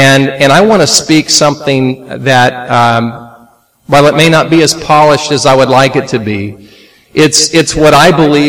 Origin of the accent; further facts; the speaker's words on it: Oklahoma, United States; accent: Oklahoman; I speak English, and I speak Oklahoman. And so, if you detect a little Oklahoman in my accent, please bear with me.